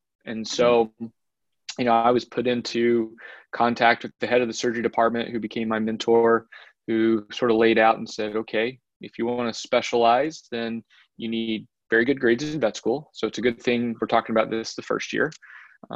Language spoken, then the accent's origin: English; Georgia, United States; And so I, being from North Georgia, took a job back in my hometown in Chattanooga, Tennessee.